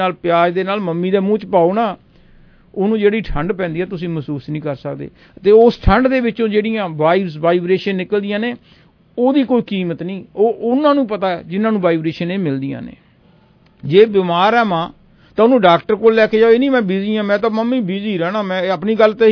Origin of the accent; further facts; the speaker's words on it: Barnala, Punjab, India; ਮੈਂ ਬਰਨਾਲੇ ਦਾ ਰਹਿਣ ਵਾਲਾ, ਪਟਿਆਲੇ ਤੋਂ ਰੇਲਵੇ ਸਟੇਸ਼ਨ 'ਤੇ ਮਹੀਨੇ ਕੁ ਬਾਅਦ ਜਦੋਂ ਘਰ ਆਉਣਾ